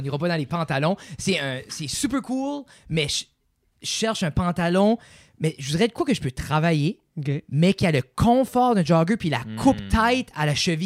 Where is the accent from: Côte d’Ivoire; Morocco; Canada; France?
Canada; nous on fait du stoner rock français, on est acadien, on représente tout ça